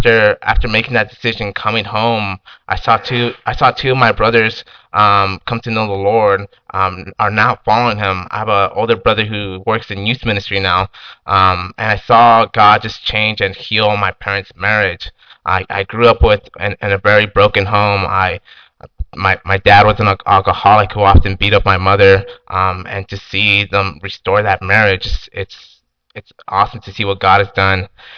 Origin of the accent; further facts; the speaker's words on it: Santa Maria, California, United States; I'm from Santa Maria. I was actually born and raised there.